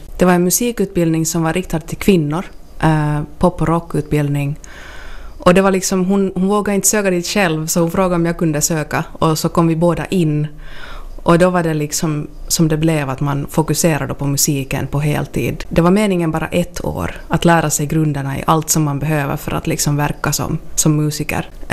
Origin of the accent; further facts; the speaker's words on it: Vaasa, Ostrobothnia, Finland; born there; Ja, alltså jag är född i Vasa och har hållit på med musik mer eller mindre sen tonåren.